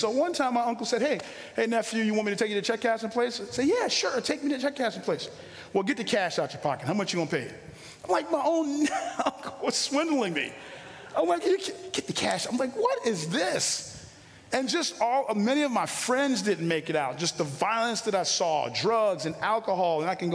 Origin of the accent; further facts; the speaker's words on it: Brooklyn, New York, United States; growing up in Brooklyn, I mean, you're talking about, I mean, it was just really difficult growing up.